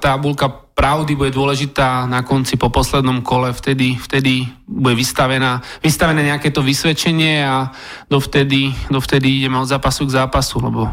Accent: Košice, Košice Region, Slovakia; To nie, som z Košic, takže nemal som na to tú príležitosť.

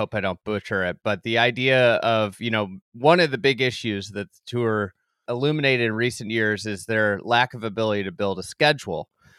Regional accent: Midwest, United States; one of the things I realized as a Midwesterner is like, you know, being conscious of sweating.

